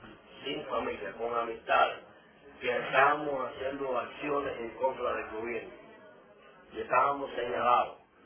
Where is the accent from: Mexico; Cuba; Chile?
Cuba; moved away; Salí de Cuba a través de la embajada de Ecuador, asilado. Llegué a Ecuador en el año 61.